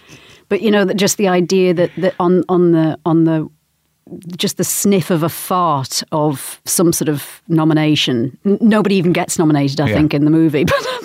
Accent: Newcastle, North East England, United Kingdom; Newcastle, northeast of England.

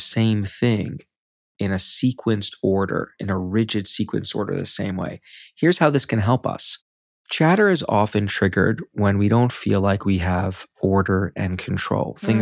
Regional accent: Brooklyn, New York, United States; I mentioned before we started filming that I grew up in Brooklyn, New York. And although you may not hear the accent right now

